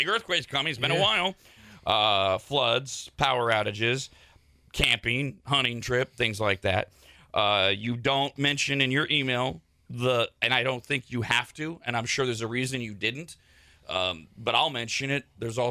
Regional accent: California, United States; I speak from being taught this by my father at the age of five growing up in California.

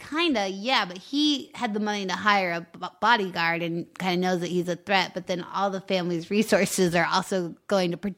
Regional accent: Longmont, Colorado, United States; By Boulder, Longmont.

